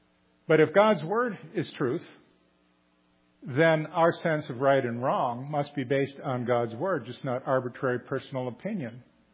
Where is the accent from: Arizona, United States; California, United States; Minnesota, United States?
Minnesota, United States; I'm from the Midwest, originally Minnesota, right across Wisconsin. We're kind of similar folk.